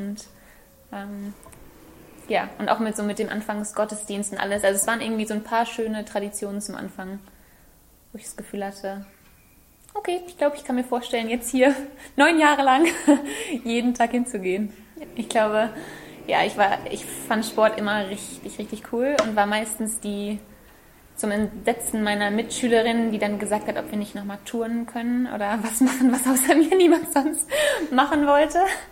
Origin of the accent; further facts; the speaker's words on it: Münster, North Rhine-Westphalia, Germany; moved away as an adult; also born or lived in England; now in Jordan; Ich komme aus Münster und bin in Münster aufgewachsen und habe danach aber dann erst in England und dann jetzt eben in Jordanien gelebt und erst studiert und dann gearbeitet.